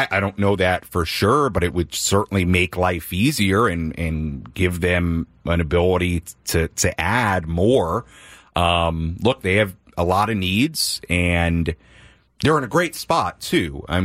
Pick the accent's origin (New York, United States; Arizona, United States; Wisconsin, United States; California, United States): New York, United States; New York City; And yes, I grew up in New York, but I mean, New York